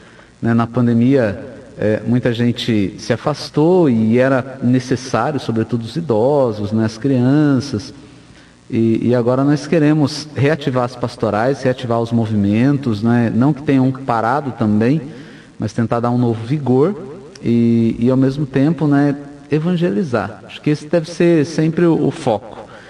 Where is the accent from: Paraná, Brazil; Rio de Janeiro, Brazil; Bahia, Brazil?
Paraná, Brazil; Andirá; Natural de Andirá, né?